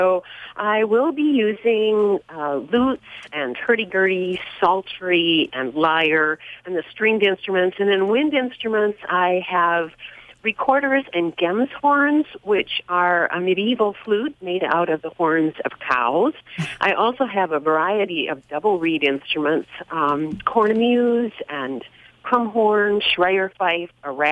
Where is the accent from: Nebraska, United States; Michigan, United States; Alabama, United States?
Michigan, United States; Holland; moved away as an adult; also born or lived in San Francisco / Seattle / Alaska; I grew up in Holland, Michigan.